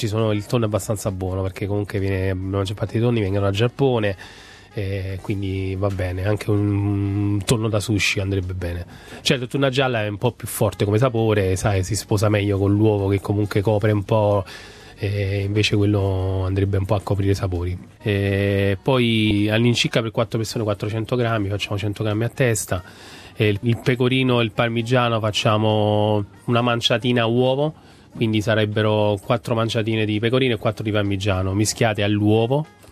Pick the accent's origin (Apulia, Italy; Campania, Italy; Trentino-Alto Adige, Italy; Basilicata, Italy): Campania, Italy; Naples; E il pesce perché sono napoletano, quindi mi piace il pesce.